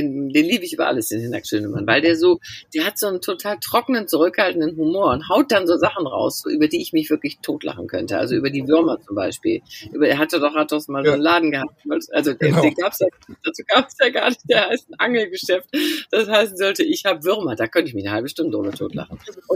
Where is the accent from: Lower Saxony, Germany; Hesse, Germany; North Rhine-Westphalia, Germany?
North Rhine-Westphalia, Germany; Wuppertal; Und sobald ich in Wuppertal bin, verfalle ich so ein bisschen in den Slang.